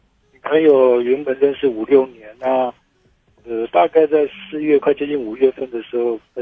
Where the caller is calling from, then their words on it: Keelung, Taiwan; 我是基隆的